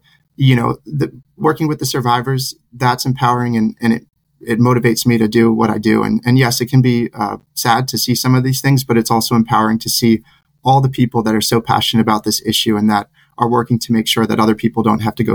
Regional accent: New Jersey, United States; also born or lived in Rhode Island; I'm from New Jersey, like many URI alum, and had it not been for my URI connections

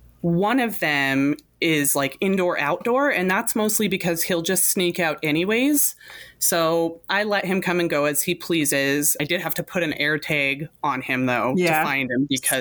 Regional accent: Clinton, Montana, United States; also born or lived in Missoula; So I'm sort of from Missoula. I was born in Missoula, but I lived in Clinton in my early childhood, which is a small town right outside of Missoula.

